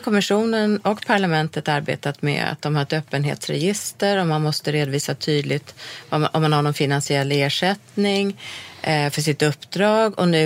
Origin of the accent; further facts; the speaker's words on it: Sweden; Jag tror inte att de lyssnade på oss för att vi är svenskar.